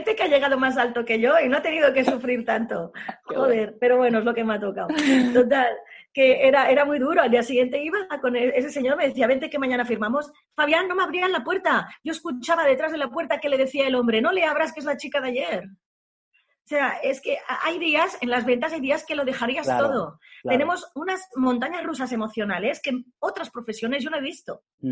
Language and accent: Spanish; L'Hospitalet de Llobregat, Catalonia, Spain; born there; yo estoy en Barcelona. Y nací en Hospitalet de Llobregat, una zona de gente trabajadora, obrera